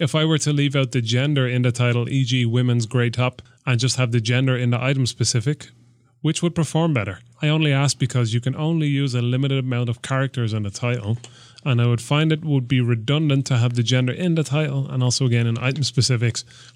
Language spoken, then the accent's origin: English; Australia; Good day, guys. I'm an Aussie looking to start selling on eBay Australia.